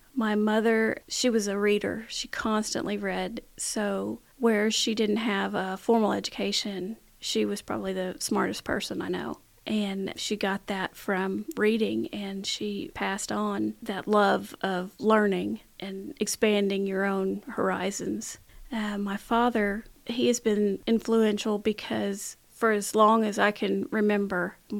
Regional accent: Cabot, Arkansas, United States; growing up in Cabot, at that time, it was still small town. Mm-hmm. And I love that small town feel.

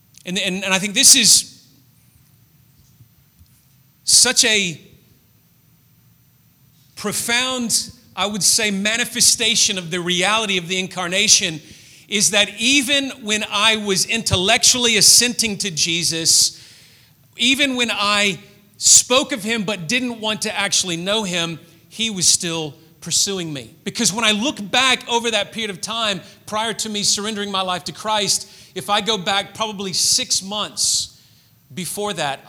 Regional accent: Memphis, Tennessee, United States; And I still remember where I was driving my car in my hometown of Memphis, Tennessee.

